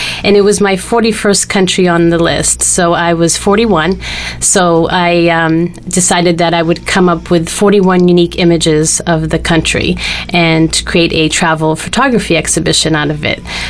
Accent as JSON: {"language": "English", "town": "Lowell", "region": "Massachusetts", "country": "United States", "said": "Yes, I come from Lowell."}